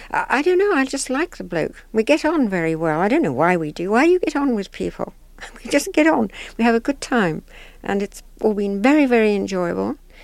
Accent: Zimbabwe; accent: Rhodesian; now in United Kingdom; Rhodesian accent.

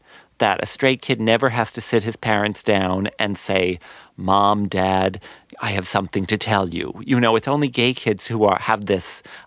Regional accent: New Jersey, United States; Also, I grew up in New Jersey, so rather than dividing the world into gay and straight, or even into men and women, I tended to separate everyone into people from New Jersey and people from New York.

